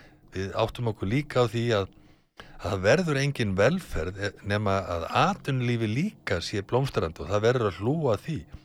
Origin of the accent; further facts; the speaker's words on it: Hafnarfjordur, Capital Region, Iceland; Ég er að sinna mínum heimabæ og mínu heimafólki og, og afskaplega gaman við og þessa dagan erum við jafnaðamenn í Hafnarfirði